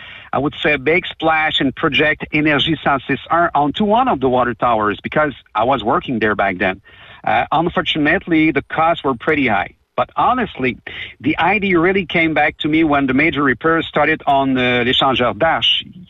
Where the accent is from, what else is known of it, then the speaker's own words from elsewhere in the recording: Rock Forest, Quebec, Canada; Finally, I can be proud to say I'm from Rock Forest, that I live in Rock Forest.